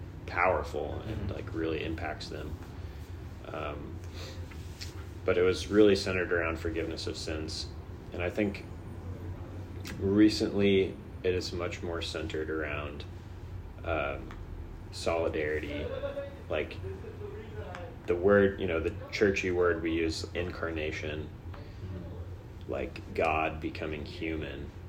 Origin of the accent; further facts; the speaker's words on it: Florida, United States; I'm from South Florida, but my parents are from the Midwest